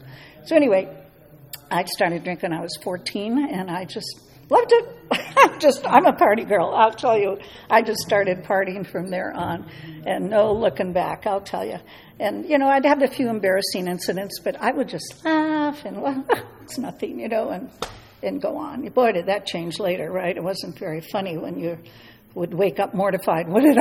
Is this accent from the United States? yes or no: yes; Chicago, Illinois, United States; born there; So anyway, I was born in Chicago, second of five kids.